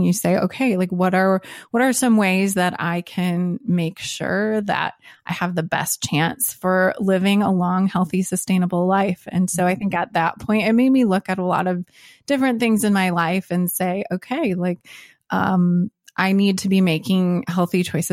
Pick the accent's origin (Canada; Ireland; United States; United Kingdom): United States; Minnesota; now in Indianapolis, United States; Yes, I'm from Minnesota originally, and Alex is from Indiana, and right now we reside in Indianapolis.